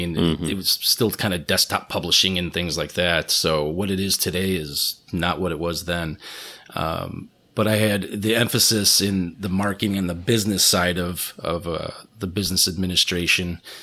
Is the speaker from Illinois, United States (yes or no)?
yes; Chicago, Illinois, United States; I grew up in Chicago and then to the suburbs, but the greater Chicago area, and my whole family's still there.